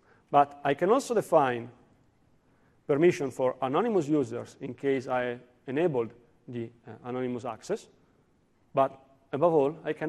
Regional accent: Italy; accent: Italian; English is a second language; I'm from Italy, as you can understand from my accent.

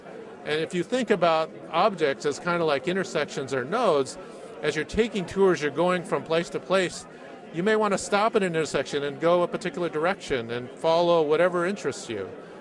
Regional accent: Los Angeles, California, United States; I grew up in Los Angeles where there was a lot of smog and a lot of city lights, and I never really saw the Milky Way until I was much older.

